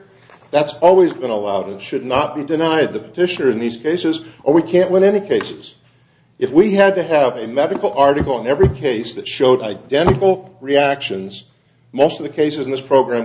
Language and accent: English; Iowa, United States; what I, growing up in Iowa, used to refer to as a case on all fours.